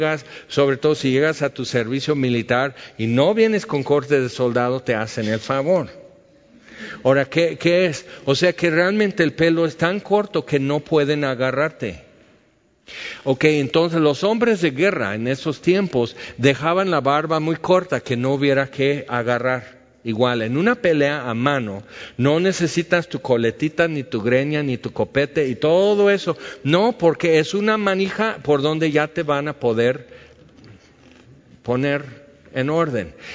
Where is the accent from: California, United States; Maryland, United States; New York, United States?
California, United States; Ahora, en mi tierra, en lo que es California, los encinos y las encinas, ahí es diferente el encino que la encina.